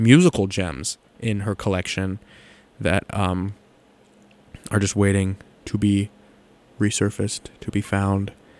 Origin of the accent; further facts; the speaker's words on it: California, United States; I'm from Southern California, so I go to Disneyland